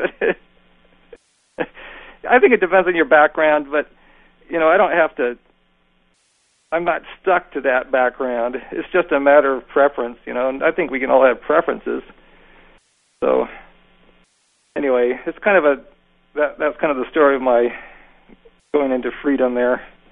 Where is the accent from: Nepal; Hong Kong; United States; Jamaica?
Nepal; Part of it was I grew up in Nepal with water buffalo milk, which is pretty strong.